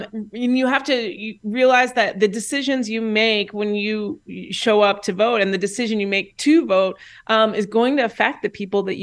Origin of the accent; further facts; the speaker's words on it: Indianapolis, Indiana, United States; I'm from Indianapolis, Indiana, and in the last presidential election cycle, I was out there standing.